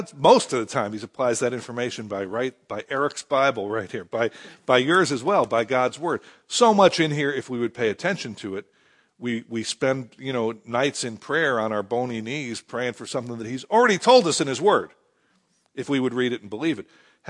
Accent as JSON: {"language": "English", "town": "Philadelphia", "region": "Pennsylvania", "country": "United States", "tie": "born or raised there", "said": "You know, like, I grew up in Philadelphia, and one day I was hitchhiking down to the Jersey Shore"}